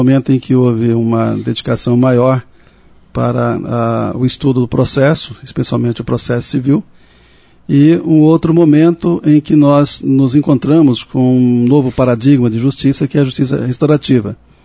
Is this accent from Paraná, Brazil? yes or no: yes; Maringá, Paraná, Brazil; Eu fiz a graduação em Direito aqui em Maringá. Eu sou natural de Maringá.